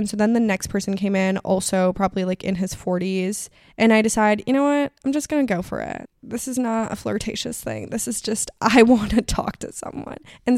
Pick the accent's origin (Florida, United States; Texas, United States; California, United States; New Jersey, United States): Florida, United States; Miami; And I was like, no, I'm from Miami.